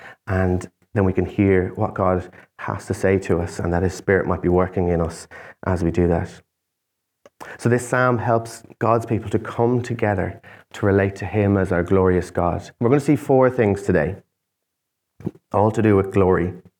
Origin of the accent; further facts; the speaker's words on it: Ireland; We pride ourselves on suffering. That's called being Irish.